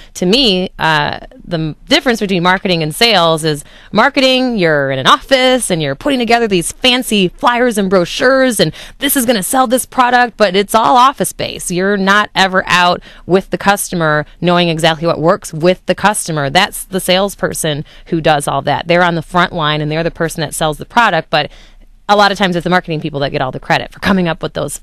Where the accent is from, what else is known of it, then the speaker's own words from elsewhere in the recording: Lansing, Michigan, United States; So I was raised in Lansing, appreciated the upbringing. Obviously, it's a smaller town feel, more of a suburban feel than it is growing up in the city of Detroit, but I always had my extended family in Detroit